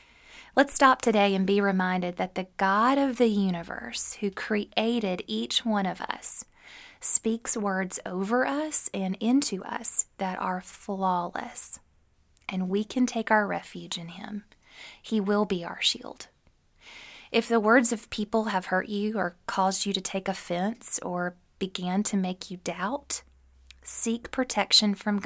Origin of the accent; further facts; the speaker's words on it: the South, United States; accent: Southern; Or the lovely talk-to-text feature that, with my Southern accent, often doesn't translate well to the screen.